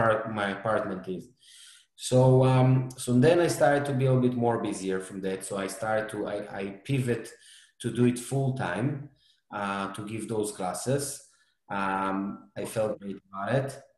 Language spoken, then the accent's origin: English; Israel; now in United States; You know, I came from Israel around 6 years ago. I actually moved to Chicago in the beginning